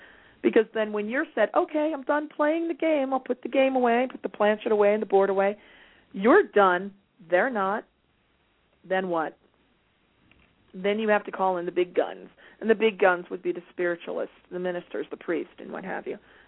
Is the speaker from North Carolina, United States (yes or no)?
yes; Kannapolis, North Carolina, United States; I'm from the South. I'm from Kannapolis, North Carolina, not far from Charlotte.